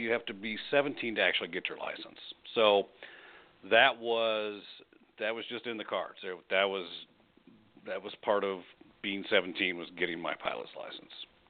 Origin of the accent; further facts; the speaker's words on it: Wichita, Kansas, United States; I was a little boy growing up in Wichita, Kansas, which is where it's the home of Cessna and Beechcraft and Learjet